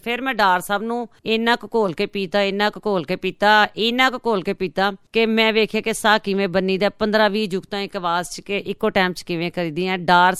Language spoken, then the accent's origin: Punjabi; Lahore, Punjab, Pakistan; ਮਜ਼ੰਗ ਲਾਹੌਰ ਦੀ ਰਹਿਣ ਵਾਲੀ, ਜਿਹਨੂੰ ਕਹਿੰਦੇ ਨੇ ਅੰਦਰੂਨ ਲਾਹੌਰ, ਔਰ ਮਜ਼ੰਗਣ ਆ, ਮੈਨੂੰ ਫਖਰ ਹੈ।